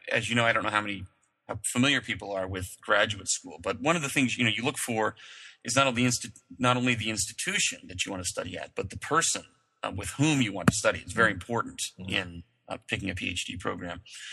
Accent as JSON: {"language": "English", "country": "Philippines", "tie": "born there", "also_born_or_lived": "England", "said": "I was born in the Philippines and lived all over the world and went to high school in England and other places. And so my parents were these kind of old stock pioneer Mormons from Idaho who had left. And I was growing up in a kind of Mormon diaspora."}